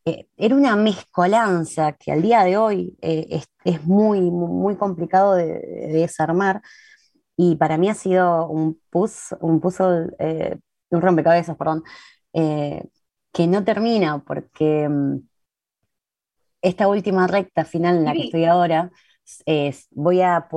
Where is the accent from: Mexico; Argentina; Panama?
Argentina; Río Gallegos, Santa Cruz